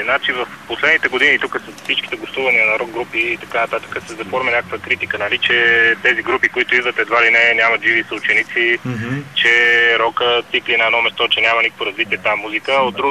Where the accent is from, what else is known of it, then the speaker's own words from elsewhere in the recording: Sofia, Sofia City, Bulgaria; съм от София.